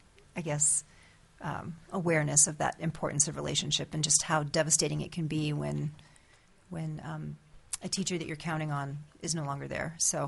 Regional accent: Sitka, Alaska, United States; So as a graduate of Mount Edgecombe, which is located in my hometown of Sitka

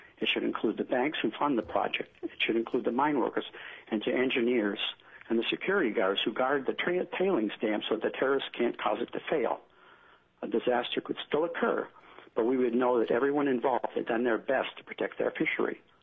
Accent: Anchorage, Alaska, United States; from Anchorage, and I'm representing myself and the future for my children.

